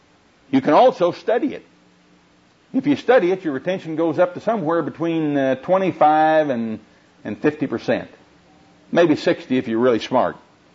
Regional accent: Oklahoma, United States; accent: Oklahoma; This Oklahoma accent's not bothering you, is it?

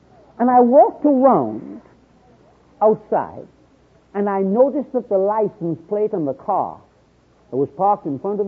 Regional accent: Brevard County, Florida, United States; Hey, I'm from Brevard County. … I'm a pastor in Titusville.

